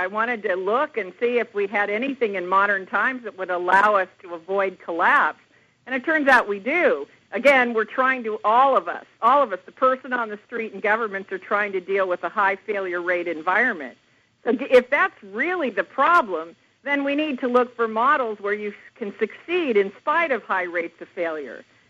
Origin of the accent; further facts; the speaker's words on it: Japan; also born or lived in Laos / Thailand / Cambodia; now in United States; So I grew up in Japan, and from there I lived in Laos and Thailand and Cambodia, and then came here to the United States to attend college.